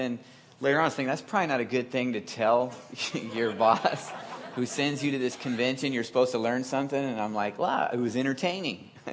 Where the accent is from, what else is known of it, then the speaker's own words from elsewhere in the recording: Omaha, Nebraska, United States; moved away as an adult; now in Las Vegas, United States; When I was 19 years old, I moved from Omaha to Las Vegas, and I had aspirations.